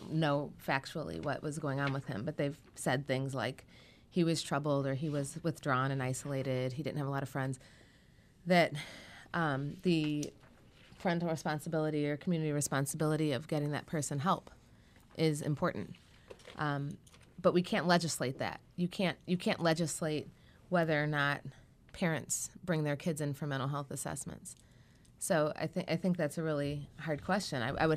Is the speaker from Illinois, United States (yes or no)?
yes; Chicago, Illinois, United States; Well, Chicago's a funny example. I'm actually from Chicago.